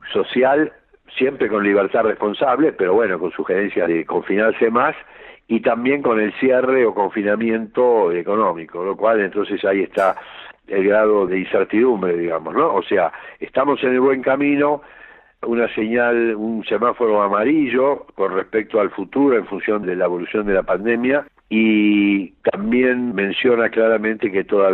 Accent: Argentina; con todo respeto a lo que pasa en mi país

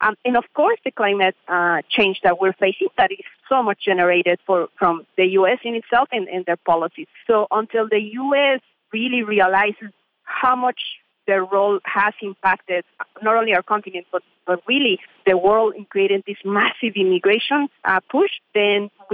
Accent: Mexico City, Mexico; Well, I was in Mexico City. I'm from Mexico City.

